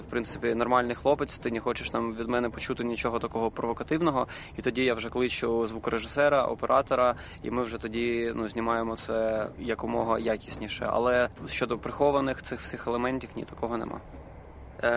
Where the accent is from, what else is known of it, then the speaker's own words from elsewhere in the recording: Donetsk, Donetsk Oblast, Ukraine; коли я кажу, що я сам з Донецька